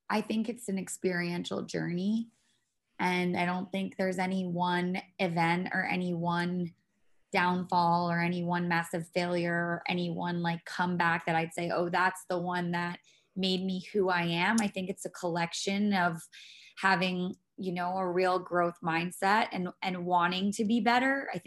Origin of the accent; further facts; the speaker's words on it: Rhode Island, United States; now in Boston, United States; because I'm from Rhode Island originally, I chose Boston